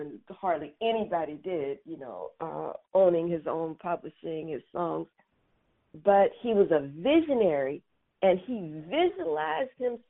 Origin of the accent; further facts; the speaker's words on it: Charleston, South Carolina, United States; moved away as an adult; now in Los Angeles, United States; I came out once I graduated from the College of Charleston in my hometown, then I moved out to LA and went to law school